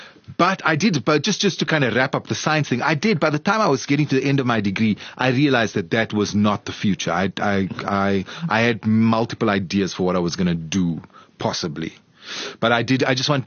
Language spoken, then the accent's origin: English; Crossy Park, Western Cape, South Africa; I grew up in Crossy Park, like 40 minutes away is this town.